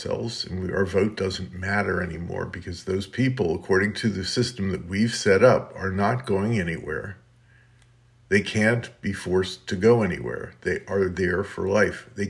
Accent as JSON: {"language": "English", "country": "United States", "said": "Basically, I'm an American and you have more of a right to have a gun than you do to have a body"}